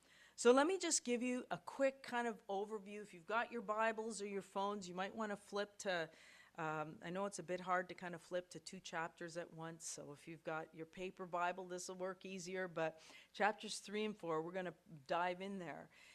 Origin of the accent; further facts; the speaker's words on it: Ethiopia; So many of you know that I grew up in East Africa, and my parents were missionaries in Ethiopia.